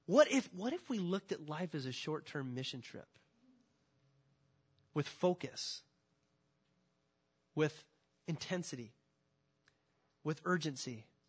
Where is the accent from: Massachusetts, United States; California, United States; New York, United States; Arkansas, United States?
California, United States; I grew up in California.